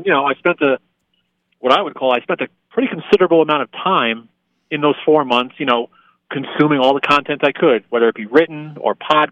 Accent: Long Island, New York, United States; The Nets were not a thing at all if you were growing up on Long Island.

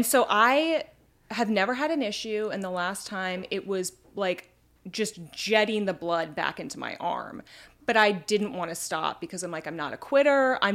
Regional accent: Washington, United States; I grew up on an island outside of Seattle.

